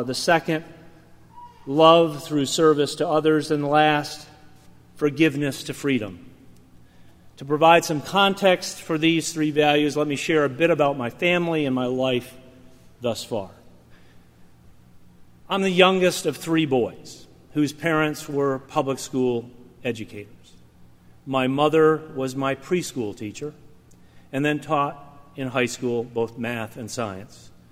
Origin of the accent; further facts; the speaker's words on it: Hudson Falls, New York, United States; Now, I was raised Presbyterian in the First Presbyterian Church of Hudson Falls, New York. I sang in the choir, and my high school choral director was also the choir director at the church.